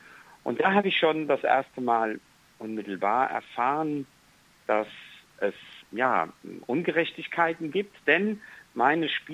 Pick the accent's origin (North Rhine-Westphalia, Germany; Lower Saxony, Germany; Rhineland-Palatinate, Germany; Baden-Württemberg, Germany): Rhineland-Palatinate, Germany; Mainz; ich bin in Mainz groß geworden. Ich bin in einem dem damaligen städtischen Kinderheim von Mainz groß geworden, aber nicht als Kind in diesem Kinderheim